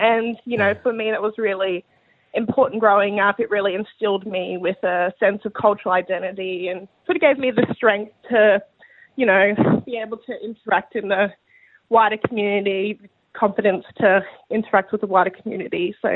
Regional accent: Australia; I grew up on Butchala country, surrounded by elders, and was very fortunate to be immersed in culture as a young child, attending language classes

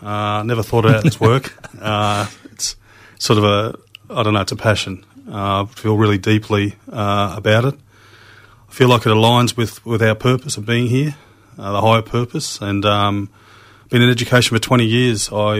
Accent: Brisbane, Queensland, Australia; I grew up in Brisbane. Family, my mother's side, originally from the Darling Downs area, Scottish sort of immigrants, become farmers and worked their way down to the Big Smoke.

